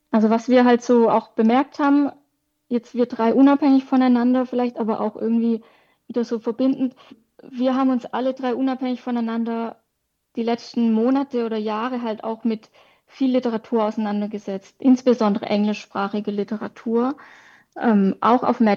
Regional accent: Baden-Württemberg, Germany; ich komme aus Baden-Württemberg

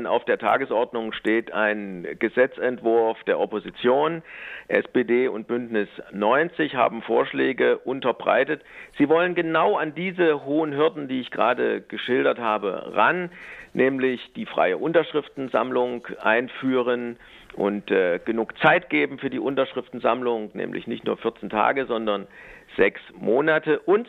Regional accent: Thuringia, Germany; aber da wo ich herkomme, in Thüringen haben wir 10%

